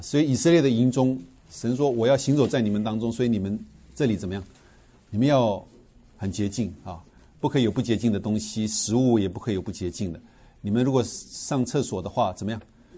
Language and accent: Chinese; China; 我们中国人有时候会放生，对不对？